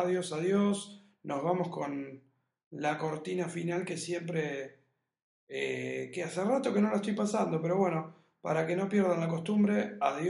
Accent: Buenos Aires, Argentina; yo soy de Capital Federal

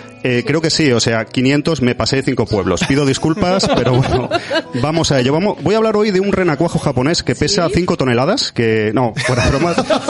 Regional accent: Andalusia, Spain; accent: Andalusian; soy un poco de origen andaluz y tengo ahí mi deje a lo exagerado

